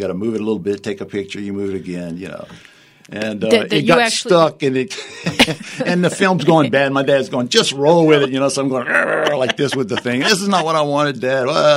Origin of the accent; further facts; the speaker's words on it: Lake Charles, Louisiana, United States; also born or lived in Abbeville; I'm from Lake Charles, where I grew up and went to school and everything, although I was born in Abbeville here.